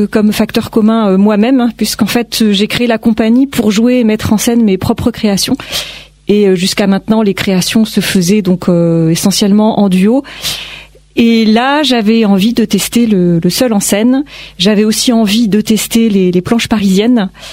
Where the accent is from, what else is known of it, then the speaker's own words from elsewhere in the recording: Caen, Normandy, France; Parce que donc je suis de Caen